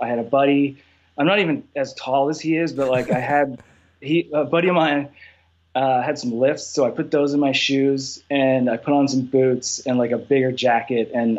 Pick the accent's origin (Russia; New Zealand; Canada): Canada; I'm, by the way, I'm Canadian, so I sort of fall in between, I guess.